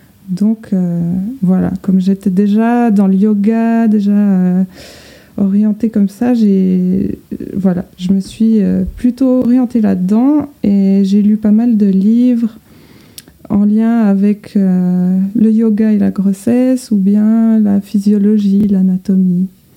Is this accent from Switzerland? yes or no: yes; Switzerland; j'ai 33 ans. Et je suis suisse, donc peut-être que vous entendrez mon accent.